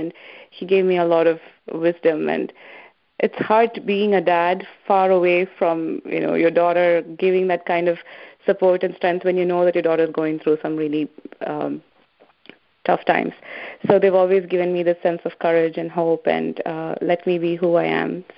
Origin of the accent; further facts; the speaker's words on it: India; moved away as an adult; Growing up in India and coming to work here, study and work here, it's just, it's two very different worlds.